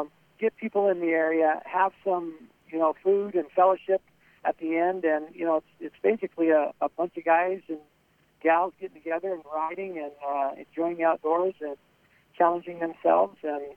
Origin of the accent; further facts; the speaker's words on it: Griswold, Iowa, United States; born and raised in Griswold. Love the beautiful country we have out there